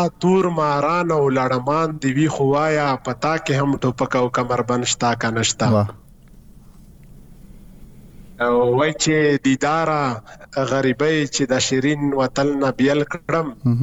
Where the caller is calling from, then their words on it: Razmak, Khyber Pakhtunkhwa, Pakistan; خبرې کوم له شمالي وزیرستان رزمک څخه.